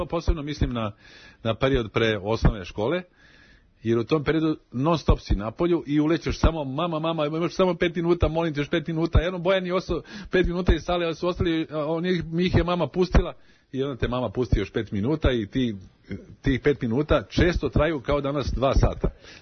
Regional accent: Belgrade, Serbia; Detinjstvo u Beogradu, kada sam ja odrastao, a to je početak 60. godina, je bilo jako lepo.

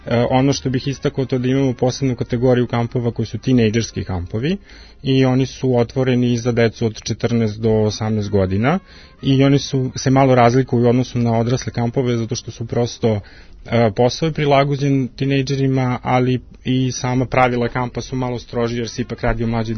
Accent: Serbia; ja sam iz Srbije

